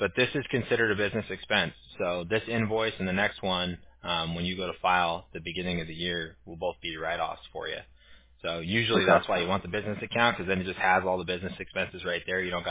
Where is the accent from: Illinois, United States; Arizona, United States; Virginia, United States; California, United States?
California, United States; I live over here, but I'm from Orange County originally, so we're kind of like the red area.